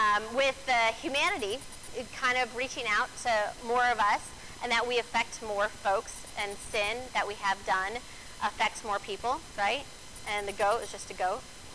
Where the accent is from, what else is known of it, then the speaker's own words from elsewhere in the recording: Las Vegas, Nevada, United States; I grew up in Vegas. These are weird analogies for some of you.